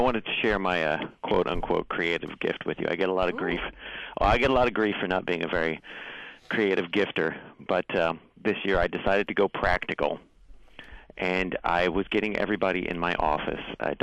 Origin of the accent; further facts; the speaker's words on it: Binghamton, New York, United States; I am from Binghamton, New York.